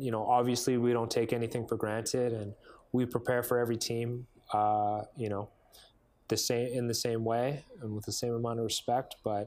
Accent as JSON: {"language": "English", "town": "Richmond", "region": "British Columbia", "country": "Canada", "said": "I'm from Richmond, BC"}